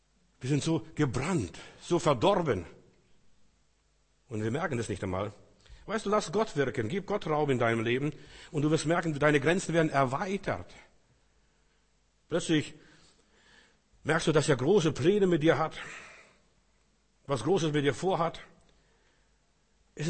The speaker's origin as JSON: {"language": "German", "country": "Germany", "said": "Wir sind so eingeschüchtert als Deutsche."}